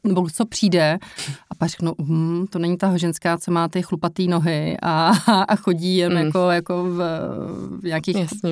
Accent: Prague, Czechia; Já jsem rodilý Pražák

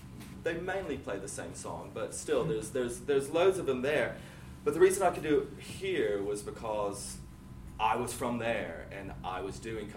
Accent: Tennessee, United States; moved away; And because I was from Tennessee, and that was kind of what I'd always been identified as being here, and that's what made me different, and I had this background in country music

